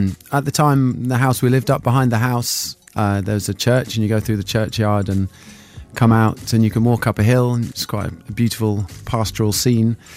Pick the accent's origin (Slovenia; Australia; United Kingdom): United Kingdom; Norwich, East of England; also born or lived in London; Yeah, I'm from Norwich originally. I lived in London for 13 years